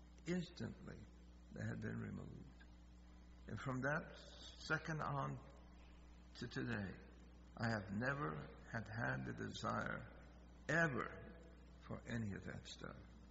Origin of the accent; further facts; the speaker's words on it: Puerto Rico; I didn't want them to know I was from Puerto Rico.